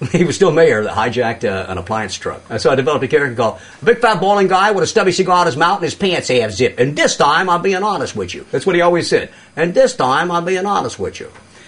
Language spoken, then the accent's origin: English; Mississippi, United States; also born or lived in Memphis; I'm from Memphis, grew up in Mississippi, and all I saw was muddy water.